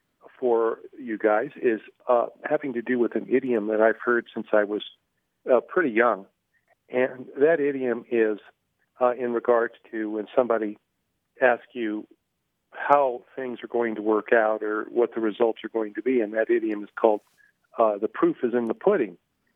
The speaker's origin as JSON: {"language": "English", "town": "Montrose", "region": "Colorado", "country": "United States", "said": "I'm from Colorado, Montrose to be specific."}